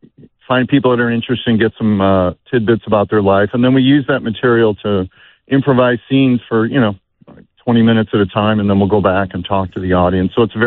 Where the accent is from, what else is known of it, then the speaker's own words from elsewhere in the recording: Chicago, Illinois, United States; Originally 103rd and Kedzie, and then Darien, Downers Grove, and then I went to Northern Illinois